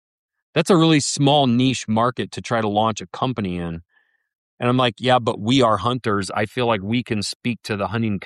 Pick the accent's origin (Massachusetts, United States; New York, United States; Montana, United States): Montana, United States; Lincoln; I grew up in the Blackfoot River Valley. And most people in Lincoln, Montana it's a pretty rural area and they don't make a lot of money.